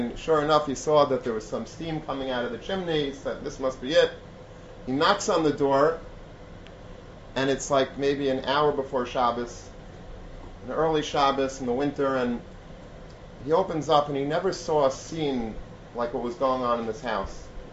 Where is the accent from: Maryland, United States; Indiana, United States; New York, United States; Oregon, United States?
New York, United States; Long Beach; Maybe they exist in the five towns or whatever. I grew up in Long Beach.